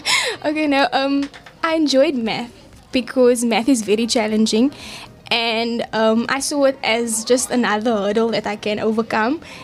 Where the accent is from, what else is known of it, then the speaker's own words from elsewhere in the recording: Manenberg, Western Cape, South Africa; I'm 17 years old. I'm originally from Manenberg. I currently live there.